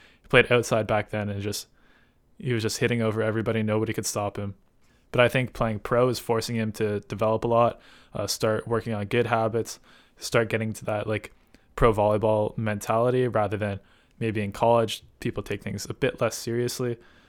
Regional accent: Toronto, Ontario, Canada; I am from Canada, more specifically Toronto, and I am 25 years young.

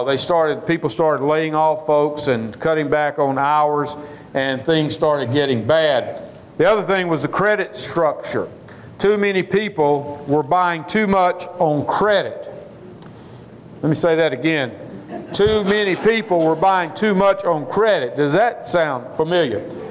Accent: Porterdale, Georgia, United States; if you were a child during the Depression, you're like me about growing up in Porterdale. I had no idea that we were poor until I went to college.

